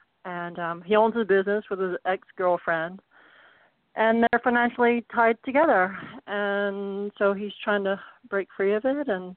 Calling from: Georgia, United States

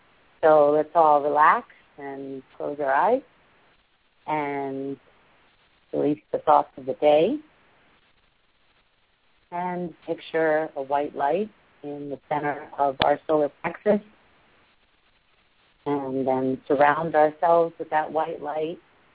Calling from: New York City, New York, United States; I'll be your host, and I'm calling in from New York City.

